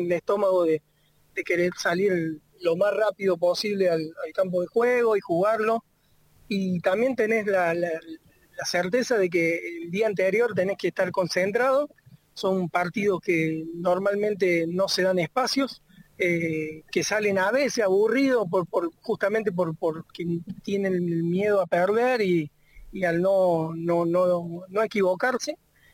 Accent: Córdoba, Argentina; lo que somos oriundos acá de Córdoba

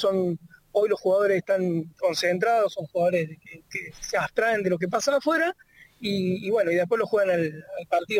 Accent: Córdoba, Argentina; lo que somos oriundos acá de Córdoba

